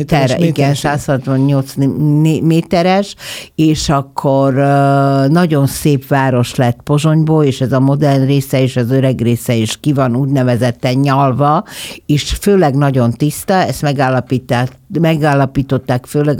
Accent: Banská Bystrica, Banská Bystrica Region, Slovakia; Hát a szívecsücske a szülővárosom, amiről már beszéltünk, az Besztercebánya.

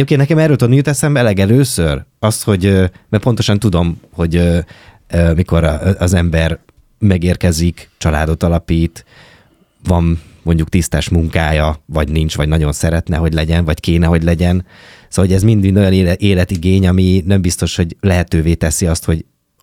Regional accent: Békéscsaba, Békés, Hungary; Én meg Békés Csabán, szevasz, hello.

